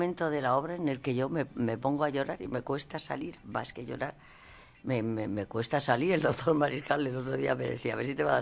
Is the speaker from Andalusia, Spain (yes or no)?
no; Valladolid, Castile and León, Spain; Soy castellana, soy de Valladolid, con lo cual he estado muchas veces en Tordesillas